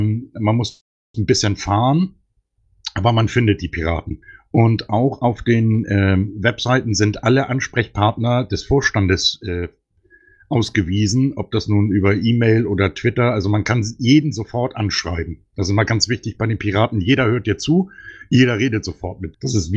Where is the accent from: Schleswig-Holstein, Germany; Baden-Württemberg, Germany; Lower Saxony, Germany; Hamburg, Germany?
Schleswig-Holstein, Germany; Ich bin ja Schleswig-Holsteiner.